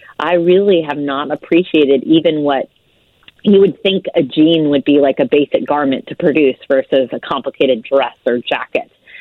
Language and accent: English; Houston, Texas, United States; I was born in a city here in the United States. I'm from Houston.